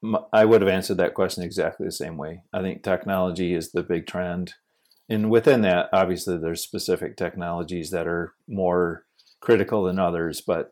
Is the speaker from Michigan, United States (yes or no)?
yes; Grand Rapids, Michigan, United States; I grew up here in Grand Rapids. We average 75 inches of snow.